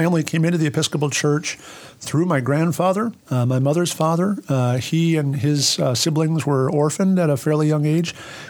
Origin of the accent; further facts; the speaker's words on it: Detroit, Michigan, United States; also born or lived in Germany; I was born in Detroit, just a little north of the Detroit city line, and did most of my growing up in Michigan. And then, from there, went to Germany for a time, and then back to Michigan.